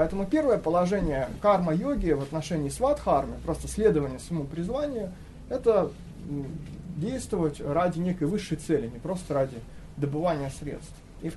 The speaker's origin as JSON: {"language": "Russian", "town": "Smolensk", "region": "Smolensk Oblast", "country": "Russia", "said": "я сам из Смоленска"}